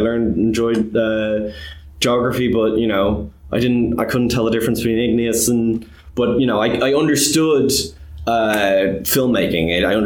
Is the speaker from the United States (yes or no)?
no; Dublin, Leinster, Ireland; I'm a filmmaker from Dublin, born and raised.